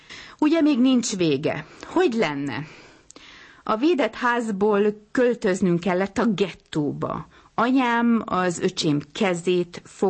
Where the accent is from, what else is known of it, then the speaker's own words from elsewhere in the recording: Budapest, Hungary; Budapesten születtem, a kicsi gyerekkoromat a családi antikváriumban töltöttem, ami a Pannónia utca és a körút sarkán állt, Víg Színház antikvárium néven